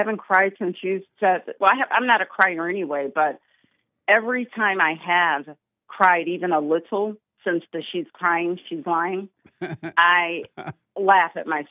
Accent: Aurora, United States; No. I'm from Aurora. My dad came here to work like 25 or 30 years ago.

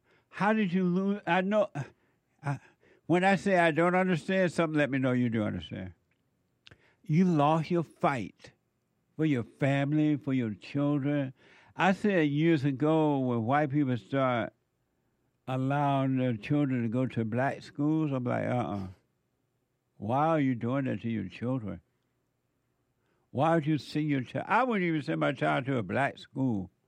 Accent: Alabama, United States; it wasn't like this when I was growing up in Alabama

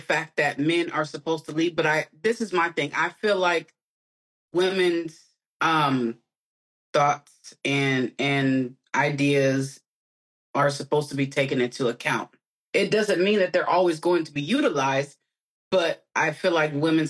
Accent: California, United States; I'm from California, so I've seen different pieces and bits here

